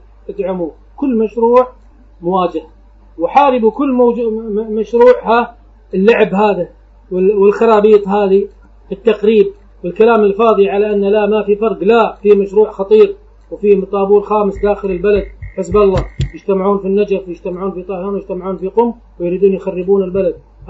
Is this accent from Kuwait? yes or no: yes; Kuwait; حتى هم نقلوا الصراع الطبقي عندنا في الكويت